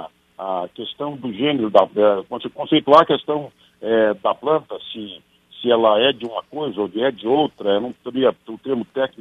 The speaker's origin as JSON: {"language": "Portuguese", "region": "Rio Grande do Sul", "country": "Brazil", "said": "aqui no Rio Grande do Sul, da minha terra, no Bioma Pampa"}